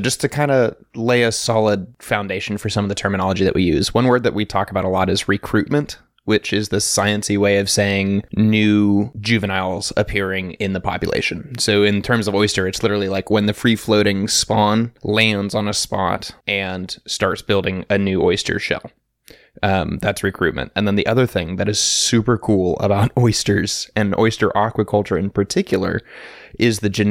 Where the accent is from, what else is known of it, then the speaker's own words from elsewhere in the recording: Texas, United States; I love getting back to Texas. As my home state, it's always good to spend time there and to be in a different ecosystem.